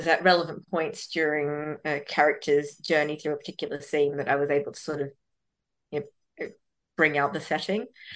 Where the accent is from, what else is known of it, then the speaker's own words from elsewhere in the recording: Sydney, New South Wales, Australia; now in -; I grew up in Western Sydney